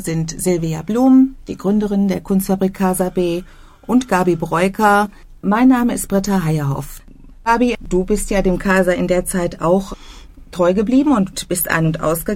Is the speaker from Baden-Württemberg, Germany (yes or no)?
no; Bielefeld, North Rhine-Westphalia, Germany; moved away as an adult; now in Iserlohn, Germany; meine Heimatstadt Bielefeld zu verlassen